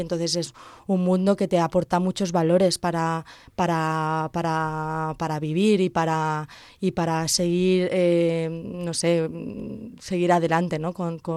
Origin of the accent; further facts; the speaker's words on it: Pinoso, Valencian Community, Spain; hacer un programa de radio en mi pueblo, en Pinoso, yo soy de Pinoso